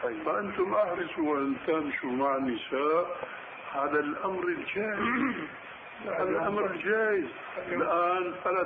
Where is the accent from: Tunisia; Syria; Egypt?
Syria